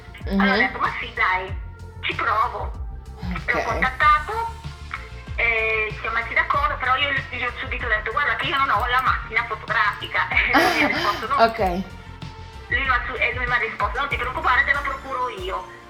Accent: Vigevano, Lombardy, Italy; ho 46 anni, la mia passione per la fotografia arriva tardissimo, 5 anni fa, sono di Vigevano che è in provincia di Pavia, quindi sono un po' distante da voi.

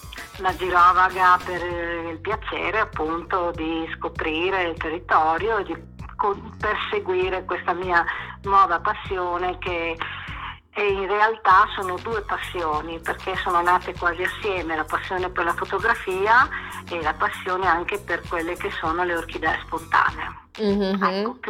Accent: Friuli-Venezia Giulia, Italy; also born or lived in Canada; sono nata in Canada da genitori italiani, ho sempre vissuto in Friuli

